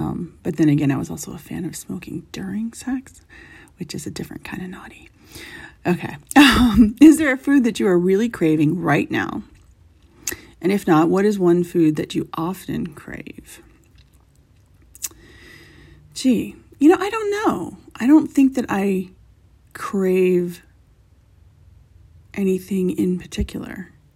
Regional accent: East Coast, United States; I think it's no secret that I'm originally from the East Coast

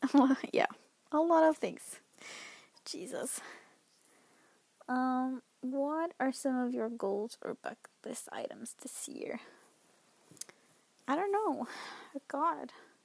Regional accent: Northern Norway, Norway; English is a second language; I think that I don't have it myself, because I'm from the north, so my dialect makes my accent a little different.

